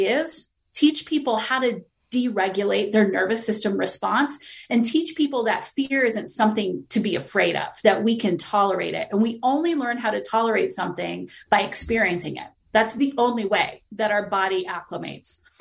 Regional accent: San Diego, California, United States; I'm from San Diego, so I can say

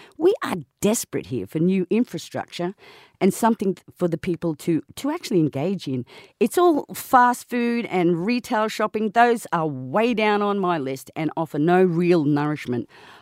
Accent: Brisbane, Queensland, Australia; I grew up in Brisbane. My formative years were through the 80s, and I watched Brisbane grow from a country town to the sharp, modern city destination that we see today.

